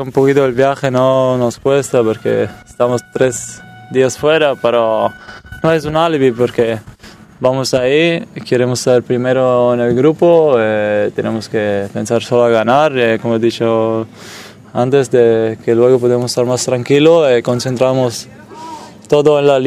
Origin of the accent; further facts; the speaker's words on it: Italy; Spanish is a second language; para nosotros que somos italianos una cosa muy, muy triste